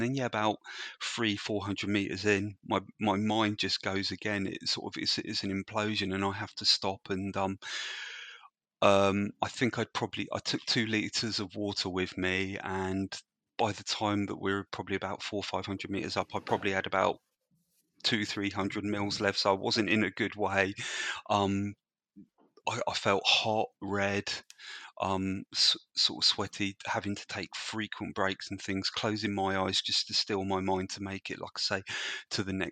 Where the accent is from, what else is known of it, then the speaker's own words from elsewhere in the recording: Maidenhead, South East England, United Kingdom; around my hometown of Maidenhead